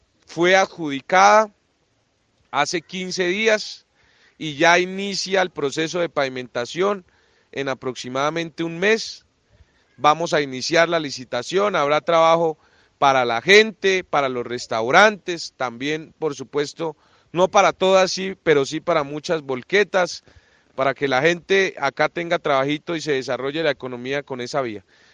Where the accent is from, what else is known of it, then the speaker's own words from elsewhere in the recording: Paz de Río, Boyacá, Colombia; y a mi pueblo que tanto quiero, que es Paz de Río